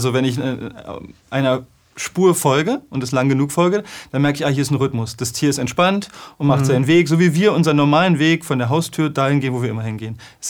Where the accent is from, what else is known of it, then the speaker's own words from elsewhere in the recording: Berlin, Germany; weil ursprünglicherweise bin ich in einer Großstadt in Berlin groß geworden. Eher auf Baustellen, auf wilden Baustellen, vielleicht der Wildnis von Berlin.